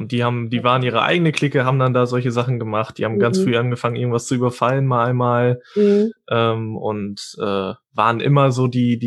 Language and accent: German; Ibbenbüren, North Rhine-Westphalia, Germany; born there; Ich bin in Imbüren geboren, 20 Minuten von hier. Und lebe seither dann hier in Westerkappeln